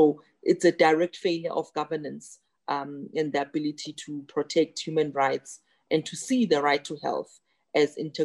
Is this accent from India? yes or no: no; South Africa; So the frustration for me as a South African, as a woman, as a doctor